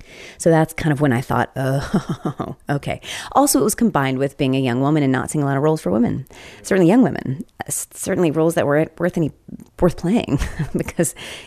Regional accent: Southern United States, United States; who I obviously gravitated to his plays as a Southerner myself

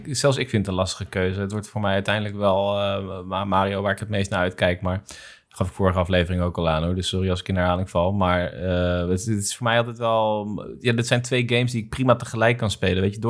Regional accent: Netherlands; is voor ons misschien als Nederlanders niet het meest relevante ooit, wandelroutes.

